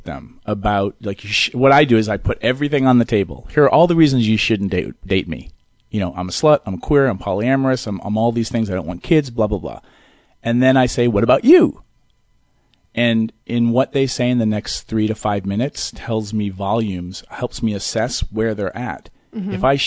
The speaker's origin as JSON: {"language": "English", "region": "New York", "country": "United States", "said": "And I'm a pragmatist. I'm a New Yorker. I don't care."}